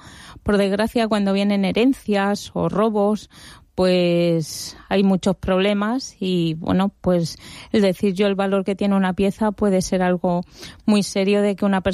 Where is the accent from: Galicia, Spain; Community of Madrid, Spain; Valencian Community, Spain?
Community of Madrid, Spain; Madrid; Bueno, pues mi origen fue... yo soy de Madrid